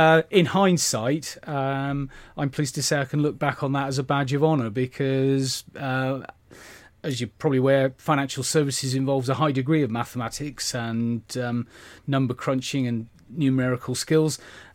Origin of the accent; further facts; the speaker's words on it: Yeovil, South West England, United Kingdom; born there; that's why I was born in Yeovil.